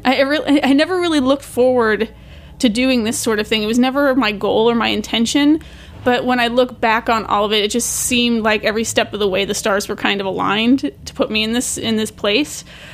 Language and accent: English; Baltimore, Maryland, United States; I grew up in Baltimore City, so I was a city kid, born and raised, but my family on my mother's side was all from outside of Lynchburg, Virginia.